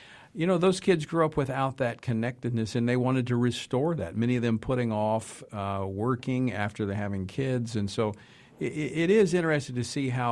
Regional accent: Louisiana, United States; I mean, that's my home state. I've been to Bossier City.

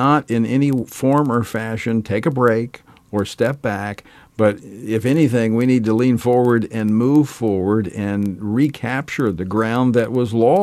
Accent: Louisiana, United States; I know they're in my home state of Louisiana

